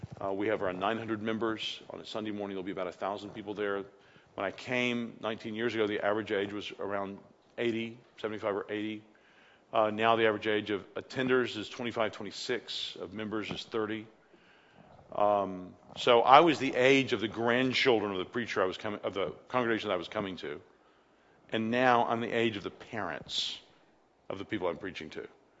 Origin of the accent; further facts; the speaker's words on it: Madisonville, Kentucky, United States; born there; I was born in Madisonville, Kentucky, a small town in western Kentucky. So that's in the southern part of the United States. I was born in 1960.